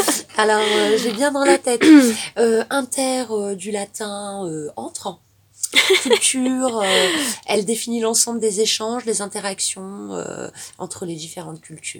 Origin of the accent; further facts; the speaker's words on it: Normandy, France; Et j'ai grandi en Normandie.